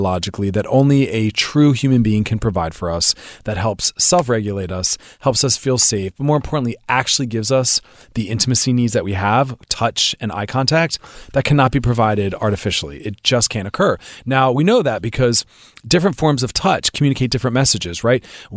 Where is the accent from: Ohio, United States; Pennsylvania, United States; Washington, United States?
Pennsylvania, United States; Philadelphia; Because I'm from Philly. We just like either go grab a slice of pizza, or we just get some delivery or something.